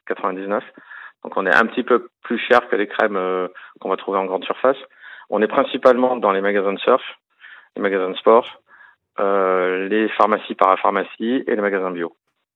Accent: Réunion; j'ai grandi à La Réunion dans les années 70.

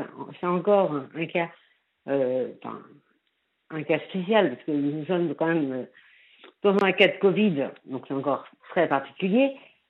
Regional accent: Saint-Malo, Brittany, France; Et moi, je suis Malouine, de Villers-Vilaine.

